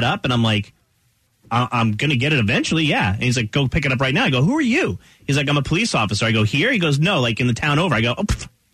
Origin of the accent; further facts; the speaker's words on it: New Jersey, United States; now in Charlotte, United States; See, I grew up in New Jersey, and we had, like, unlike down here in Charlotte, where you have towns